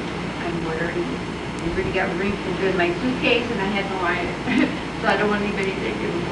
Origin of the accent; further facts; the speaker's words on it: Nebraska, United States; and I'm from South Pacific, Nebraska.